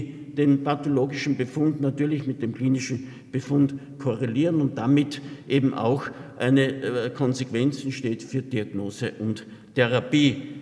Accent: Lower Austria, Austria; Ich komme an sich aus der Wachau und bin durchaus mit Alkohol und mit Fettleber vertraut

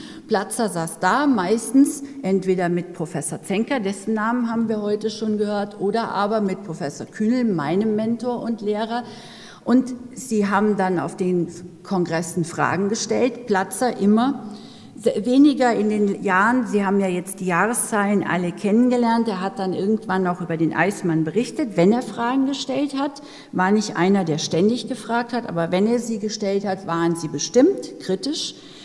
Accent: Northern Germany, Germany; now in Innsbruck, Austria; Sie hören es an meiner Sprache. Ich bin aus Norddeutschland nach Innsbruck gekommen.

